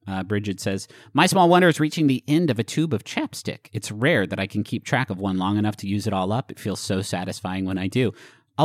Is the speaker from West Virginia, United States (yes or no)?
yes; Huntington, West Virginia, United States; Growing up in Huntington, there was...